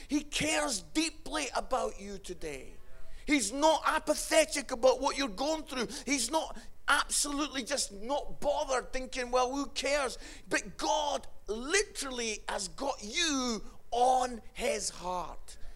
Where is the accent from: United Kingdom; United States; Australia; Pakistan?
United Kingdom; Scotland; I'm Scottish, yeah? I've got issues.